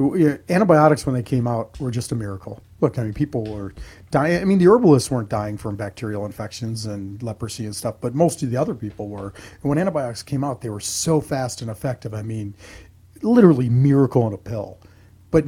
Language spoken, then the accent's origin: English; Chicago, Illinois, United States; Reminds me of growing up in Chicago.